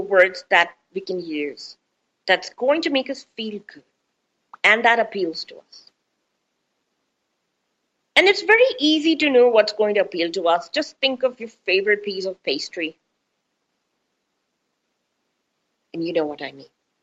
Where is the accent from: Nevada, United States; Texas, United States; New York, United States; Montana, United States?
Nevada, United States; Las Vegas; And remember, I come from Vegas, so there's a lot in Vegas that's going to make us feel good, right?